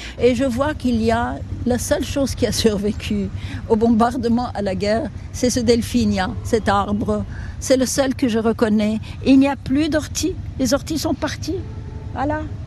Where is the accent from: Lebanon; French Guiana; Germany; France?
Lebanon; Beirut, Beirut Governorate; On va monter vers Achrafi, là où j'ai grandi, là où j'ai vécu mon enfance.